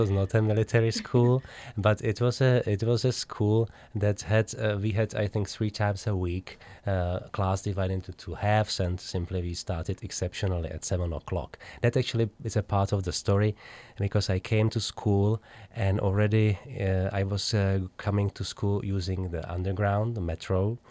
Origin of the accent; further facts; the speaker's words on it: Prague, Czechia; I grew up in Prague. Uh-huh. I was born in Prague.